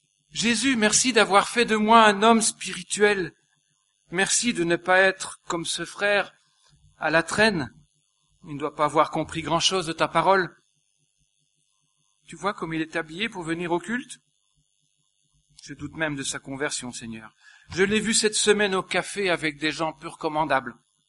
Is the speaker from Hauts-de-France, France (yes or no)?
yes; Hauts-de-France, France; Moi, je viens du Nord, là, donc là-bas, c'est plus souvent une poignée de main.